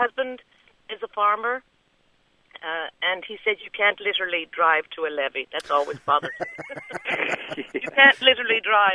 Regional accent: Ireland; now in Nashville, United States; I'm from Nashville, as you say, but I was born and reared in Ireland, and in 1970, I was very young, 71

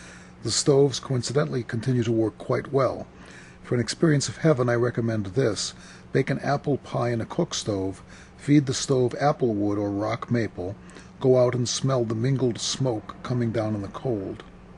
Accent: Chicago, Illinois, United States; I'd never seen mountains before. I was from Chicago, and then all of a sudden there's the most beautiful countryside in the world.

